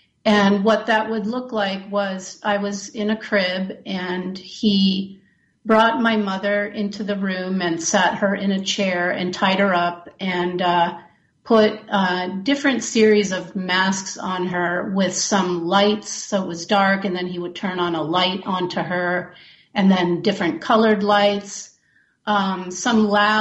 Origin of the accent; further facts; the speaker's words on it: Italy; also born or lived in Chile / Lesotho / Dominican Republic / Argentina; I grew up in Chile, in Lesotho, which is in Africa, in the Dominican Republic, Argentina, and my high school years in Italy. So I grew up trilingual, and the lifestyle was wealthy.